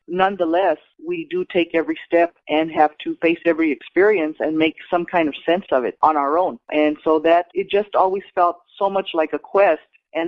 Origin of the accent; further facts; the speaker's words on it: El Paso, Texas, United States; I'm from El Paso, Texas, where I was born a few days after the assassination of John Kennedy.